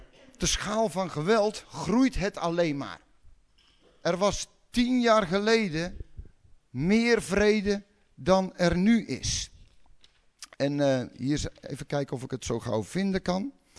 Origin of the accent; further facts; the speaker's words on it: South Holland, Netherlands; Ik kom uit de polder van de Vijf Herenlanden. Daar heb je veel van die twijgjes.